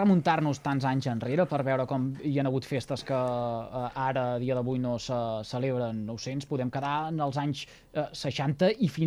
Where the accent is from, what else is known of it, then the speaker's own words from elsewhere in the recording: Salomó, Catalonia, Spain; passa al meu poble, Salamó